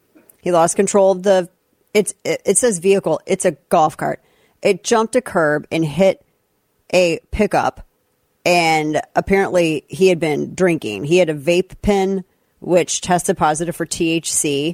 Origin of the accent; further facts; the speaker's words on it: Missouri, United States; I mean, I'm from Missouri. It's literally enshrined in our Constitution that we can make moonshine.